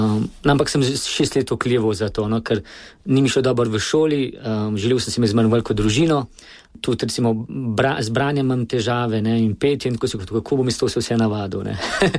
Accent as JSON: {"language": "Slovenian", "town": "Zagorje ob Savi", "region": "Central Sava", "country": "Slovenia", "tie": "born or raised there", "said": "Ja, v Zagorju sem kot k veruki, k mašu, v šoli. Sicer sem doma iz župnije iz Vasirove, uh-huh. ampak to je nekaj 5 km dajena iz Zagorja. Ampak vse je pa v župniji Zagorje"}